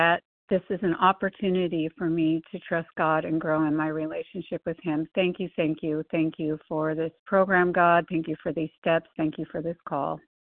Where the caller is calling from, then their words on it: California, United States; and I am calling from California.